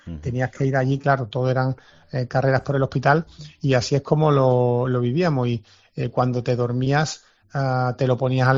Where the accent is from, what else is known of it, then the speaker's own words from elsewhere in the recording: Málaga, Andalusia, Spain; aquí en el Hospital Regional de Málaga, que yo soy malagueño